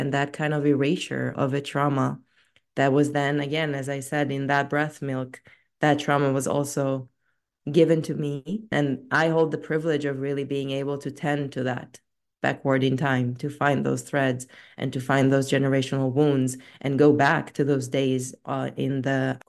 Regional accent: Tel Aviv, Tel Aviv District, Israel; English is a second language; Like I grew up in Tel Aviv. The way that we party in Tel Aviv is really fun.

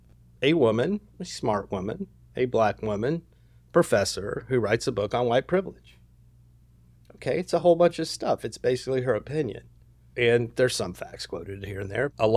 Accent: California, United States; now in Atlanta, United States; I wasn't here. I'm from California.

